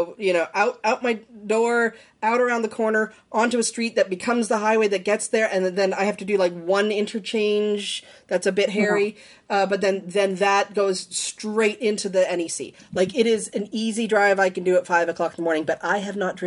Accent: Canada; And I'm Canadian, so I didn't know.

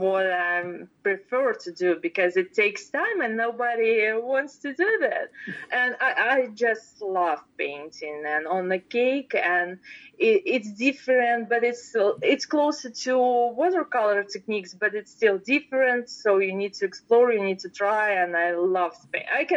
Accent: Russia; English is a second language; Maybe because I grew up in Russia, and if you want something, you need to make something or bake or do so.

